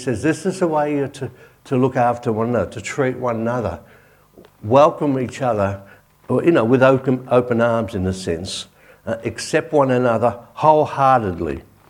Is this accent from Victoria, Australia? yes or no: yes; St Albans, Victoria, Australia; I grew up in St. Albans with a lot of Maltese people